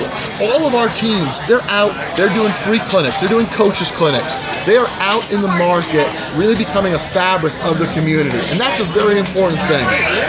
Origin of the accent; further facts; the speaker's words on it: Massachusetts, United States; I know more stadiums here than I know in my home state of Massachusetts.